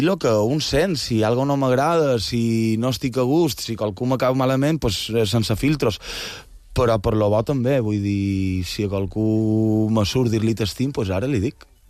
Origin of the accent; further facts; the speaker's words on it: Palma, Balearic Islands, Spain; jo som de Santa Catalina, som catalinero